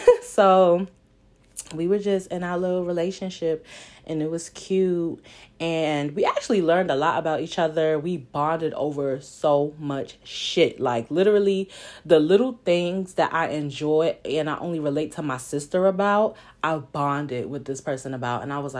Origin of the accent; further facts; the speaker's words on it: New York, United States; accent: New York; of course, cracking on my New York accent that I didn't know I had at the time